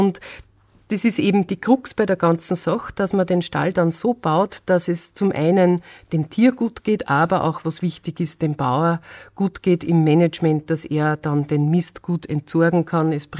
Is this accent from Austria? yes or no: yes; Austria; Das ist ein sehr geringer Prozentsatz bei uns in Österreich.